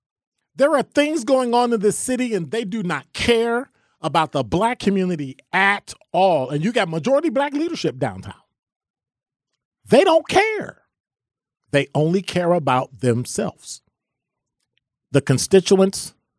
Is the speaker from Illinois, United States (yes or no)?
yes; Chicago, Illinois, United States; I'm from the Ickies, 2330 South State Street.